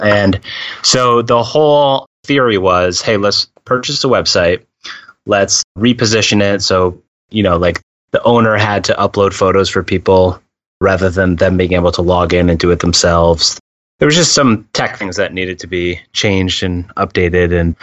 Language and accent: English; Massachusetts, United States; I'm from Massachusetts